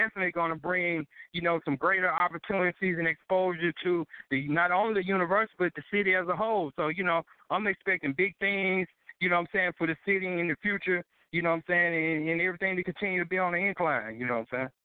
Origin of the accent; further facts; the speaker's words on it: Louise, Mississippi, United States; now in Jackson, United States; You know, I'm not originally from Jackson. You know, I'm actually from Louise, Mississippi, which is a town in the Delta, you know what I'm saying?